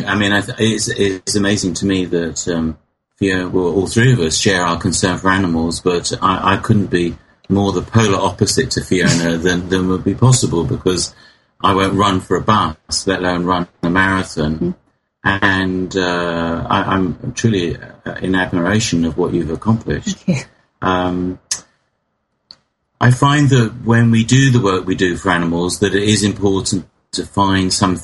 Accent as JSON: {"language": "English", "region": "England", "country": "United Kingdom", "tie": "born or raised there", "said": "In my hometown in England, we have a vegan dining club"}